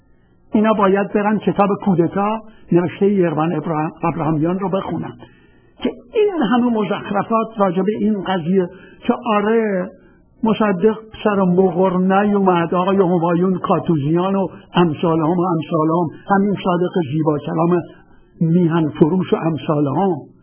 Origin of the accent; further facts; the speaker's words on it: Khuzestan, Iran; من چون بچه خوزستان هستم